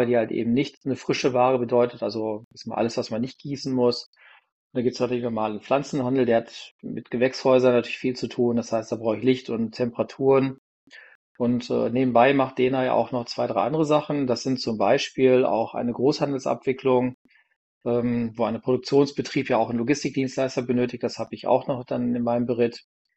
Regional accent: North Rhine-Westphalia, Germany; ich bin aufgewachsen in Ruhrpott, wie man so schön sagt, also in Nähe Dortmund

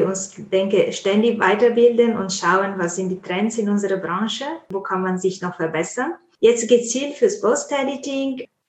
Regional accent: Italy; German is a second language; now in Munich, Germany; ich komme ursprünglich aus Italien. Ich bin Übersetzerin, Posteditorin

